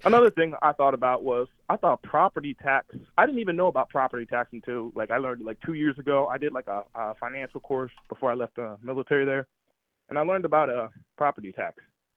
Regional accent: Philadelphia, Pennsylvania, United States; born there; I was born in Philly. I have 9 other siblings. Pretty much from the age of 3 until I was 18, I was in the foster care system.

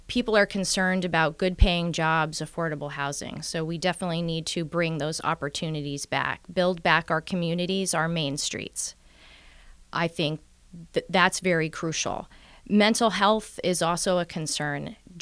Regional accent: Wyalusing, Pennsylvania, United States; also born or lived in Denver / Germany; chose to retire in Bradford County, which is where around where my mother grew up. And so from the time I was 10, I lived right outside of Wyalusing in Bradford County. And then in 1987, I came to Bloomsburg University as a student. And I've been here really ever since then.

